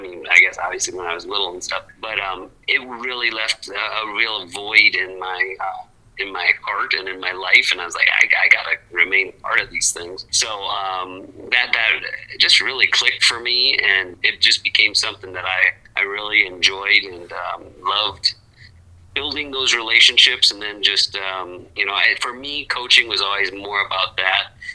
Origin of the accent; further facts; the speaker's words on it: Monroe, Wisconsin, United States; Yeah, so growing up, I'm from Monroe, Wisconsin, actually, which is about 45 minutes south of Madison, so southern Wisconsin.